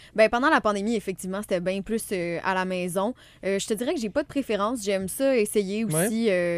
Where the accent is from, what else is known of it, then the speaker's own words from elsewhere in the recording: Quebec, Canada; now in Trois-Rivières, Canada; je viens pas de la région, je viens des Laurentides.